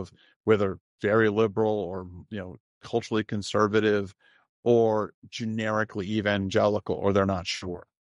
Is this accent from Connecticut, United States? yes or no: yes; Connecticut, United States; I came to Connecticut, back to Connecticut in 2007, I'm originally from Connecticut